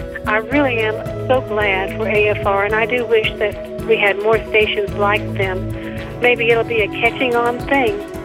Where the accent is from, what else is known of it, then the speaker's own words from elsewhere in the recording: Lexington, Tennessee, United States; I'm from Lexington, Tennessee.